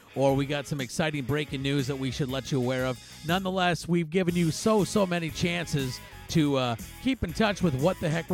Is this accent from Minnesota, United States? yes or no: yes; Elk River, Minnesota, United States; we are kicking off this party December 30th in our hometown, well, my hometown at least, of Elk River at the Timeout Bar and Grill.